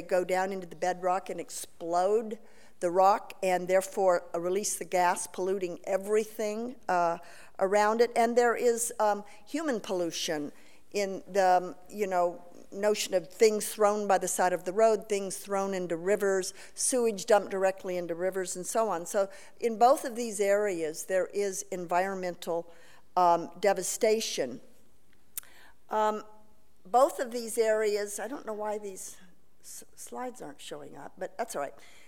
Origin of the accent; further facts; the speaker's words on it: California, United States; I'm from the San Joaquin Valley, and my project manager was not only from the San Joaquin Valley, but from this town, Consuela Velasco.